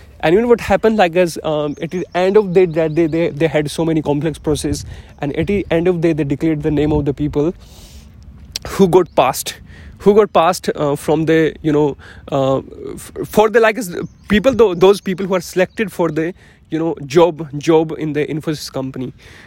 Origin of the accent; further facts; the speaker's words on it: Jaipur, Rajasthan, India; So like as I'm from the Jaipur, and, you know, up in the nearest college, there is a Arya College out there.